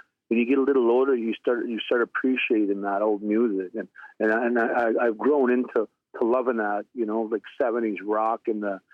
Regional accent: Nagukuk, New Brunswick, Canada; And I'm from Nagukuk, but that means where the two rivers meet.

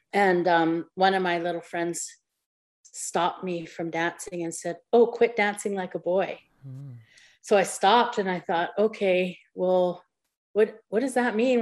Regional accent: Manitoba, Canada; I'm from Opaskwayak Cree Nation

